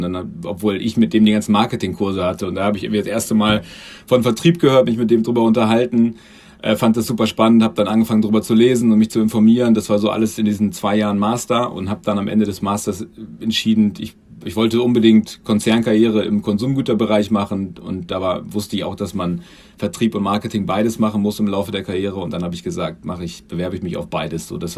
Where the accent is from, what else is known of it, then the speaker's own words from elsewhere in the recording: Göttingen, Lower Saxony, Germany; bin 34, komme ursprünglich aus Göttingen